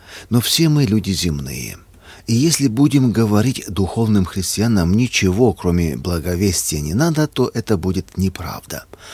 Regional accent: North Ossetia–Alania, Russia; Я вырос в Северной Осетии в христианской семье. У меня и мама, и папа были верующими с юности.

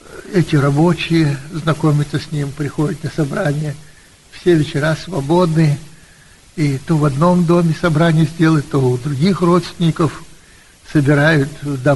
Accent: Moldova; Ну, мы тоже принимали, из Молдавии принимали участие.

